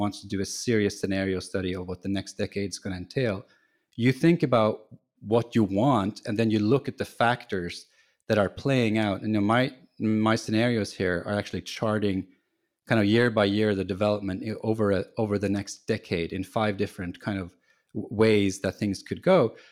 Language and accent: English; Norway; I'm from Norway. Right now they have sort of canceled the pandemic over there.